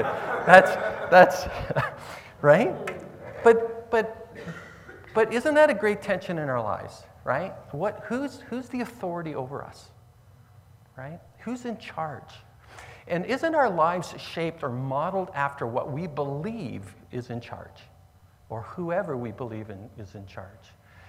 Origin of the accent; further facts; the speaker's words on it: Canada; We don't understand this thing of kingship because we're Canadian in a modern world. And I'm going to get to the Canadian thing in just a minute.